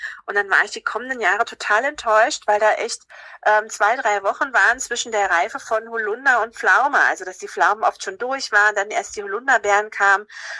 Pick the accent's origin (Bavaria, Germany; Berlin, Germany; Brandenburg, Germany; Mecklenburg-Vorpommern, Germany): Brandenburg, Germany; Oh, ich komme aus dem Havelland.